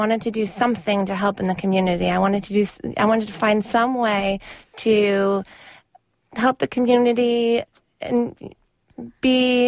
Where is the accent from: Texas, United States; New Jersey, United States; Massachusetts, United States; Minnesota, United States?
Massachusetts, United States; And I grew up outside of Boston, and I was still in high school, I believe, when they banned cigarettes in the restaurants and the bars in Boston.